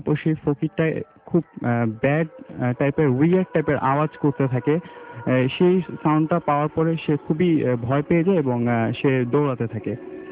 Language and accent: Bangla; Dhaka, Dhaka Division, Bangladesh; মিরপুর থেকে এসেছি।